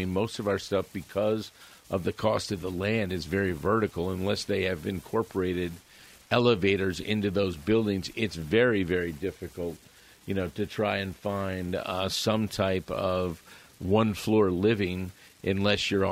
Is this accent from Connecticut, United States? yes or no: yes; Old Greenwich, Connecticut, United States; I think it was pretty cool. I'll never forget coming over the rise on Lockwood Avenue.